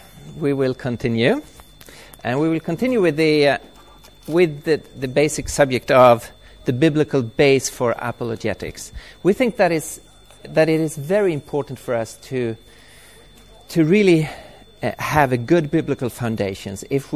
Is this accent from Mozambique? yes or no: no; Sweden; I come from Sweden, the very secular country of Sweden